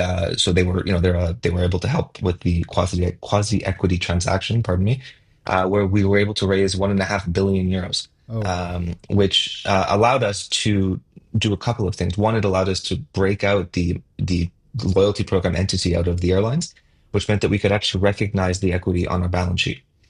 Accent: Canada; So in North America, I mean, I'm Canadian, so similar culture to the US

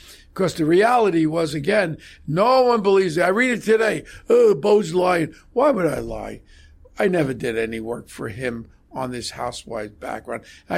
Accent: Ozone Park, New York, United States; Because you got to understand, I grew up in Ozone Park. What Ozone Park is, in the early 60s, we had a rash of heroin addicts.

